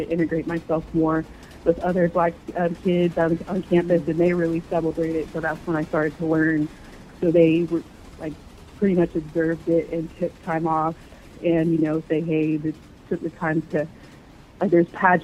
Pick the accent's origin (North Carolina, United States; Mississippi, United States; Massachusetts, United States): North Carolina, United States; I'm from North Carolina and grew up in the South